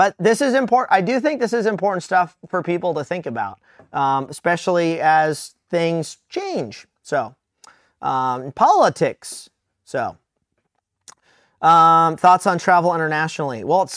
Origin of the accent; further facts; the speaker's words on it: United States; I'm not from around there. I didn't have a South African accent in Kenya, you know. I'm obviously an American, you know, in Africa.